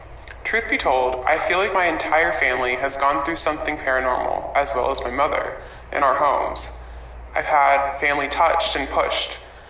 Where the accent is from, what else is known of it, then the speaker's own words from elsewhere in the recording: North Carolina, United States; I'm from North Carolina.